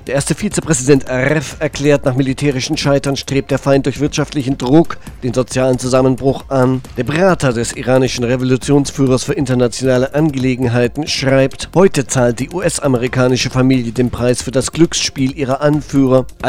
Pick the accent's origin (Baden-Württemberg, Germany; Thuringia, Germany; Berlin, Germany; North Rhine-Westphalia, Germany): Thuringia, Germany; Zum Schluss noch Lustiges aus meiner Heimat Thüringen.